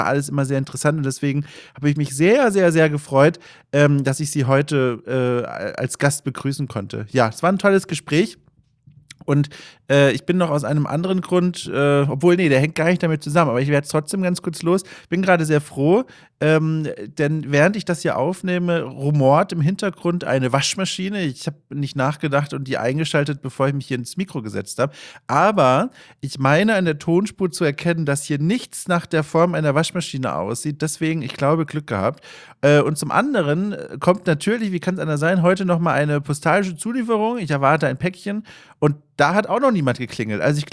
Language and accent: German; Bavaria, Germany; accent: Franconian; ich komme selbst aus Franken. Ich habe den Dialekt über die Jahre verloren, finde ich auch gar nicht so schlimm, ich hatte den eh nie so ausgeprägt.